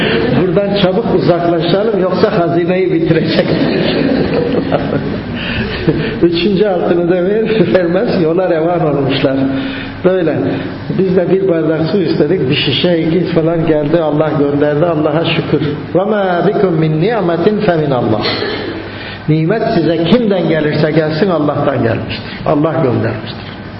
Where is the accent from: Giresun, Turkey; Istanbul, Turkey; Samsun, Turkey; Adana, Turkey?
Istanbul, Turkey; Üsküdar; Üsküdar'da ben, çocukluğum Üsküdar'da geçti. Yani çocukluğum demiş de lise yılları yani gençliğim.